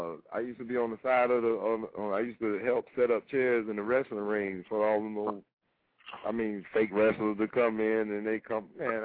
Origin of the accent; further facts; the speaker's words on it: Tampa, Florida, United States; I'm from Tampa. Tampa, Florida, man.